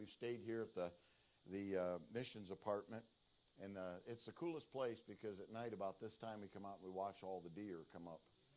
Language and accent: English; Michigan, United States; But I grew up in Michigan on a farm, and we had 10 acres